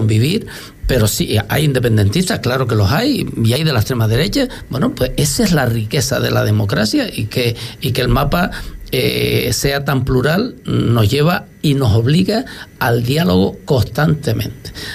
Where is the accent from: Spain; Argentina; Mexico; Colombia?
Spain; Canary Islands; Somos canarias